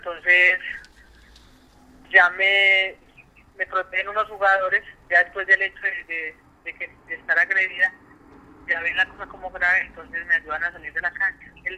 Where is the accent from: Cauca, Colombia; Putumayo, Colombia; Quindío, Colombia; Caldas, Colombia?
Caldas, Colombia; Riosucio; Sí, yo soy de aquí de Río Seco Caldas.